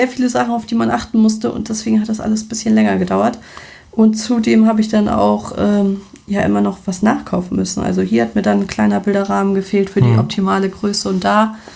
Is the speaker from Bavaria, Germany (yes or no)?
yes; Bavaria, Germany; ich bin ja in Bayern geboren und da war halt noch als Kind sogar richtig Schnee.